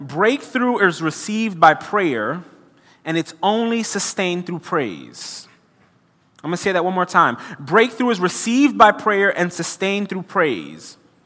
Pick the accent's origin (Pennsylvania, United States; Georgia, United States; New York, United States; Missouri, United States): New York, United States; Brooklyn; I grew up in Brooklyn where what that looked like was a little bit scary to me.